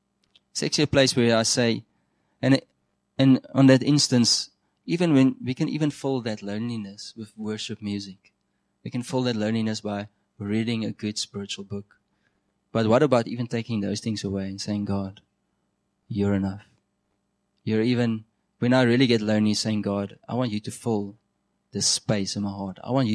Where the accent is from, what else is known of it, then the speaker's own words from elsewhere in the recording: Namibia; I grew up in Namibia, which on a farm.